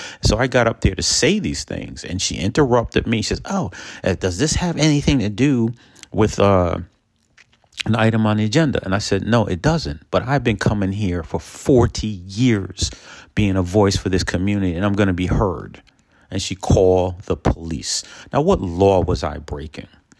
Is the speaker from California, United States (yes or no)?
no; Peekskill, New York, United States; So although I'm based in Westchester County and active throughout the Hudson Valley, my hometown of Peekskill